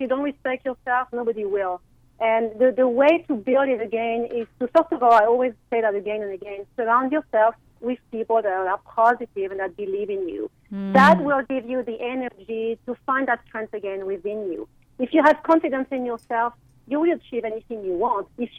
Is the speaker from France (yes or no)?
yes; France; English is a second language; now in United States; as you can hear in my voice, I am not from here. I am originally from France, and I have been now living in the United States for about 15 years